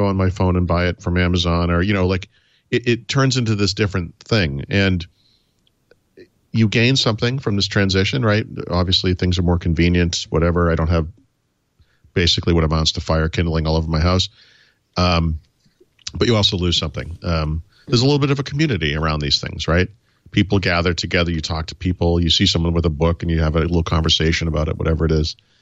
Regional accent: Dedham, Massachusetts, United States; growing up in Dedham like I did and then moving back there as an adult.

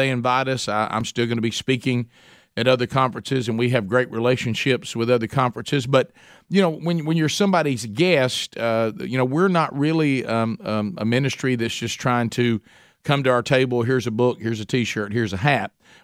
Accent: Oxford, Alabama, United States; We thought this would be a cool idea to do this in my hometown of Oxford, Alabama, mainly, you know, the obvious tie-in because that's where I grew up

